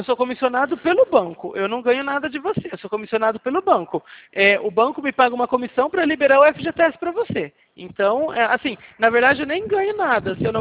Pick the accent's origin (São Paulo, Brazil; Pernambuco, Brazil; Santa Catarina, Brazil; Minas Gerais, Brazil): São Paulo, Brazil; Leme; eu sou daqui de Leme